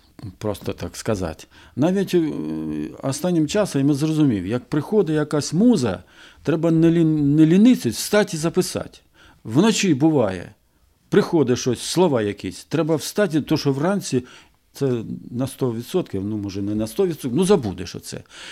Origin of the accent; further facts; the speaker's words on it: Donbas, Ukraine; Ukrainian is a second language; Оскільки я сам з Донбасу, учився в російській школі, в російських вузах учився, українську мені довелось самому вивчати.